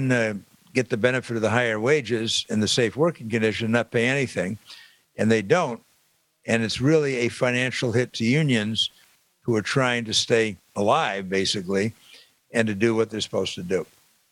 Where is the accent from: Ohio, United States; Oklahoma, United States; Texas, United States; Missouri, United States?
Missouri, United States; I'm from Missouri. Stubborn guy.